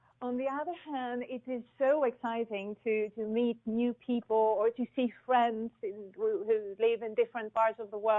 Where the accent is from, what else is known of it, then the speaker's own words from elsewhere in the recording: Athens, Attica, Greece; I was born and raised in Athens.